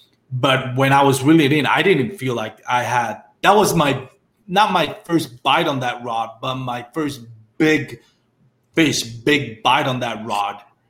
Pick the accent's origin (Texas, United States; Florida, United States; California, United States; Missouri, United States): Texas, United States; since I'm from Texas, and I know most of my listeners on my podcast are from Texas